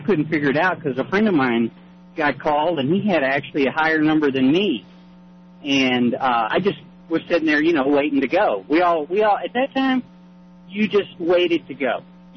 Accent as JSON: {"language": "English", "region": "Texas", "country": "United States", "tie": "born or raised there", "said": "and I grew up in Texas, okay?"}